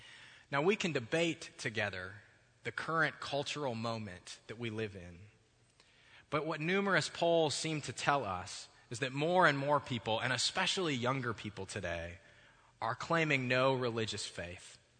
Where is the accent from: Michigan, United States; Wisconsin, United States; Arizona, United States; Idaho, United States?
Michigan, United States; You see, I grew up in Michigan going to a United Methodist church camp.